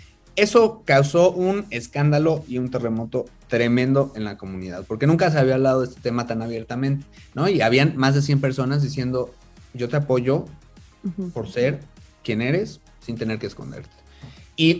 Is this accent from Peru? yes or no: no; Mexico; Porque, o sea, somos un grupo mexicano, ¿no?